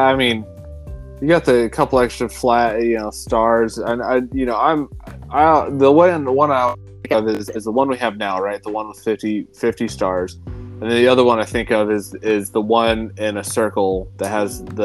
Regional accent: Oklahoma, United States; As full disclosure, everybody, I grew up in Oklahoma. So don't hold that against me.

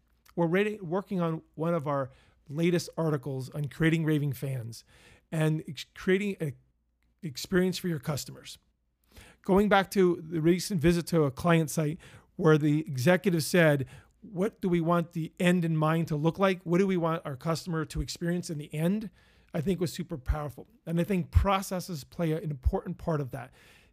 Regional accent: Pennsylvania, United States; So if I'm talking too fast, because I am from Pennsylvania, I do apologize.

